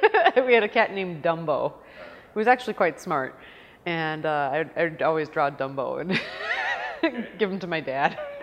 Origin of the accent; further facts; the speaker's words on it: Delafield, Wisconsin, United States; also born or lived in Milwaukee; Well, I grew up in Milwaukee and then I moved out to Delafield, which is just between Madison and Milwaukee. So, and that's where I spent most of my time as a child.